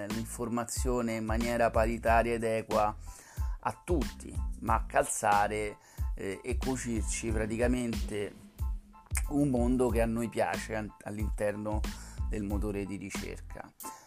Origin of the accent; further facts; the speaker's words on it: Rome, Lazio, Italy; la mia città, io sono romano